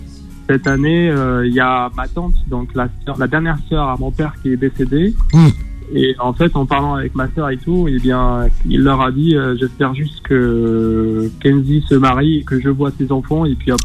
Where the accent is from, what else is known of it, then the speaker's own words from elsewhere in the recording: Algeria; moved away as an adult; Dans mon école en Algérie, j'étais dans une école supérieure